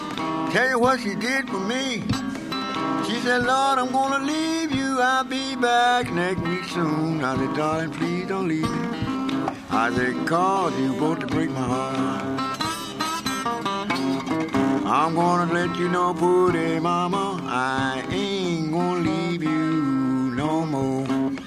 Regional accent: Virginia, United States; also born or lived in Montgomery, Alabama; I was born in Montgomery, Alabama. And I was raised up in the state of Virginia.

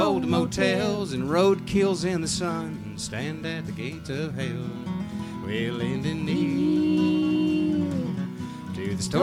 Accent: Tampa, Florida, United States; moved away as an adult; I grew up in Tampa originally. And spent, I guess, most of my life down there. 20-some years anyway. And left for various reasons.

